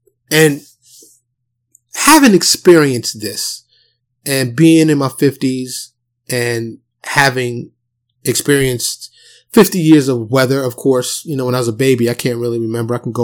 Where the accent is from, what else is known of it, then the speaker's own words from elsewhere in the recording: New York City, New York, United States; now in Texas, United States; born and raised in New York City, always rep NYC.